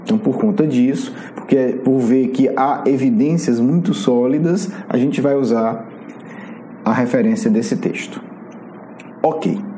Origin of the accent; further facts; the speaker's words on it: Brazil; Na grande maioria de nós que somos brasileiros ou temos uma profunda afinidade com o povo brasileiro.